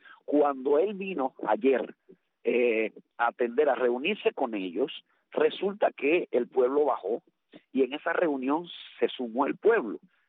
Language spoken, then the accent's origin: Spanish; Cuba; A mí me da vergüenza como cubano